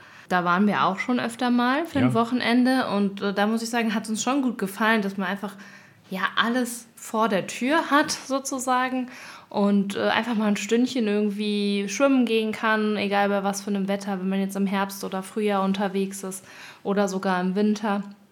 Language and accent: German; Rhineland, Germany; Wir kommen ja aus dem Rheinland und da ist ja die Niederlande nicht weit weg.